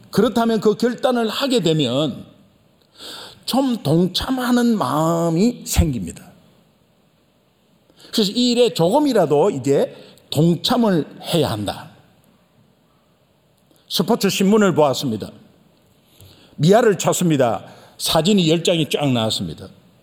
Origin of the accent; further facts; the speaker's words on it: Busan, South Korea; 저는 부산인데요. 5살 때 수영해수욕장이라는 곳이 있었어요.